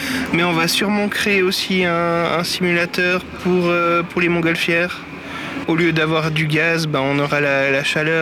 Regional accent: Fribourg, Switzerland; De Fribourg.

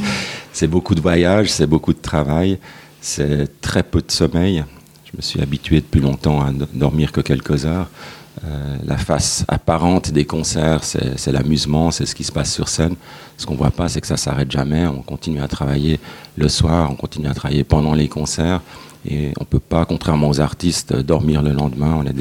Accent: Geneva, Switzerland; born there; J'ai 10 ans. Je suis né à Genève par le hasard des voyages de mon père, qui était directeur technique d'Air India.

